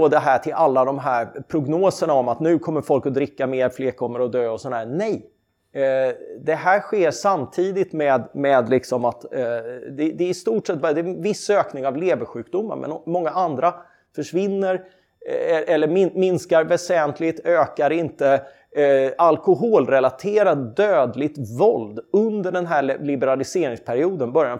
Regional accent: Karlskrona, Blekinge, Sweden; I min hemstad Karlskrona

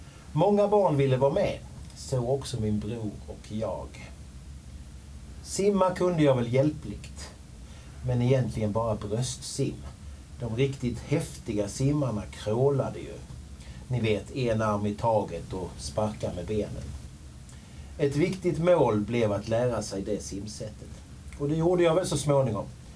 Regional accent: Perstorp, Skåne, Sweden; Jag växte upp i Perstorp, som är en inlandskommun i norra Skåne. Det var ganska långt till vatten och bad

